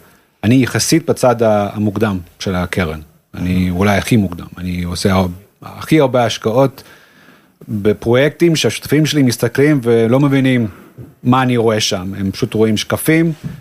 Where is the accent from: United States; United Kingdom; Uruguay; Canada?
United States; moved away as an adult; also born or lived in South Africa; now in Israel; נולדתי בדרום אפריקה, גדלתי בארצות הברית, עליתי לארץ בגיל 22, אחרי שסיימתי תואר ראשון, והתגייסתי.